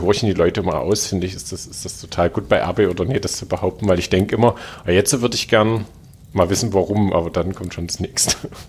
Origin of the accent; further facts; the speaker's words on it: Saxony, Germany; ich komme aus der Sächsischen Schweiz.